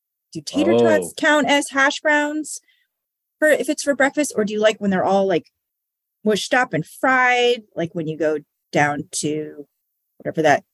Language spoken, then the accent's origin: English; Canada; now in United States; So French fries, specifically poutine, because I'm Canadian, but not.